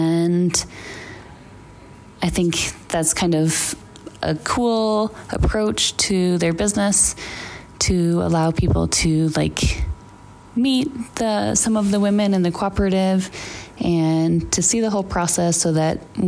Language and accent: English; United States; I'm from the United States.